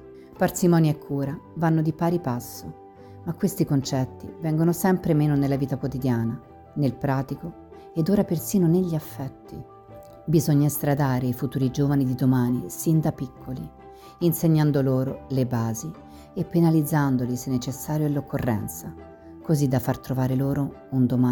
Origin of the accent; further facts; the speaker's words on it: Maglianico, Abruzzo, Italy; born there; Sono nata a Maglianico, in provincia di Chieti, nella Valle dei Sensi, ove la collinetta fa da piedistallo al piccolo comune.